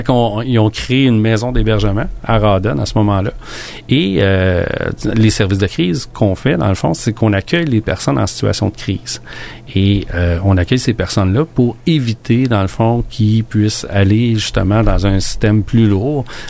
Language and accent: French; Quebec, Canada; Moi, je suis de la Mauricie, mais c'est ici dans la région.